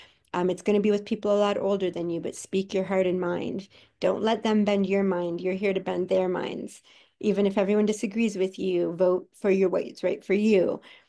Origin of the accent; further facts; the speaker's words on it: Toronto, Ontario, Canada; I lived in Toronto at the time. I'm from Canada, 3 million people in this city.